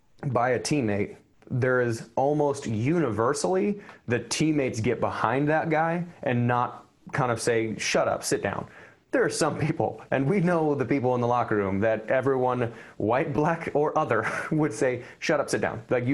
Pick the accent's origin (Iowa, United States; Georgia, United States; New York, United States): Iowa, United States; I was one of two white dudes in the room, and I came from Southeast Polk High School, which was, I think, 16 black people out of like 1,800 kids.